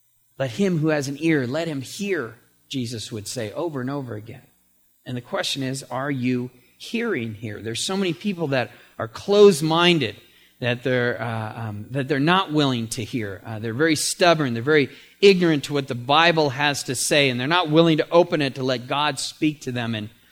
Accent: England, United Kingdom; It's Aramaic. I'm English. I'm excused.

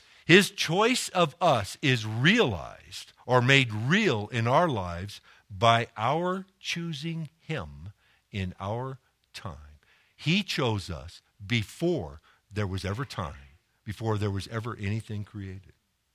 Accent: Ireland; or a good attitude or of just being Irish.

